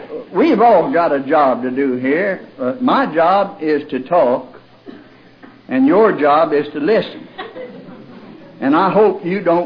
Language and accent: English; Arkansas, United States; I come from Arkansas by request. And that lets you know the kind of guy I am. Because they're still trying to get folks to come down there. And I was born there. That is my home.